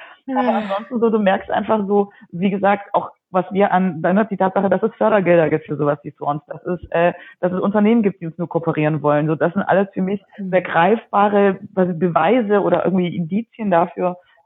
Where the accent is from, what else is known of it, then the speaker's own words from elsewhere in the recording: Baden-Württemberg, Germany; now in Berlin, Germany; ich bin ja Schwäbin, auch wenn man es nicht hört, ich bin ja eine Schwäbin in Berlin. und dass da, wo ich herkomme am Bodensee